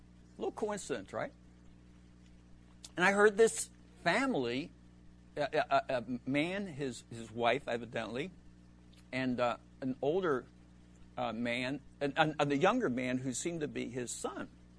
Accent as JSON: {"language": "English", "town": "Egg Harbor City", "region": "New Jersey", "country": "United States", "said": "Most people don't even in New Jersey don't know about this city. I said, I'm from Egg Harbor City."}